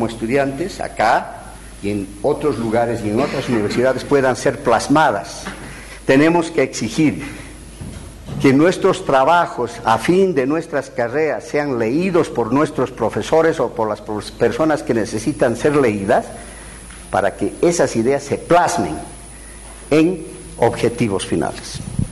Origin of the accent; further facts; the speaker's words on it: Bolivia; ese sistema para mí como boliviano era lo más importante